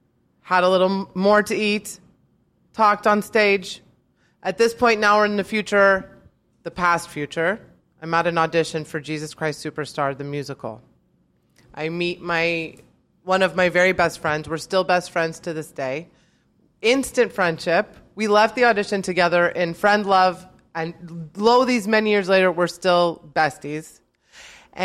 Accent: San Luis Obispo, California, United States; I was born in San Luis Obispo, California, a very small town halfway between LA and San Francisco and very not Jewish.

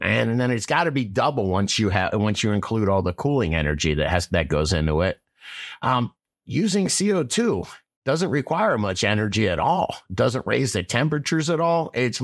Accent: United States; No, I'm from America, man.

